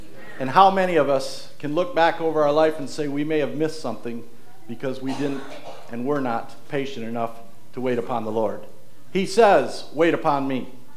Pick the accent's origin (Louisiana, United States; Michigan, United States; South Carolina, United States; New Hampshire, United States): Michigan, United States; I was raised in Section 14 of Lafayette Township, Gratiot County, Michigan. I attended Breckenridge Schools, graduated.